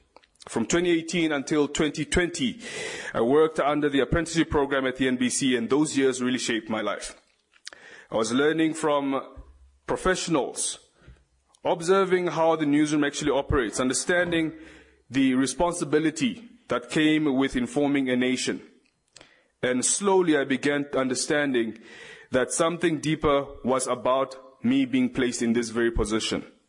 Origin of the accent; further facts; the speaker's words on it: Okahandja, Otjozondjupa, Namibia; I came from Okahanja, specifically from Fayfran Camp, at a place many know as a dusty, but I think it's quite a humble place that's full of hardworking people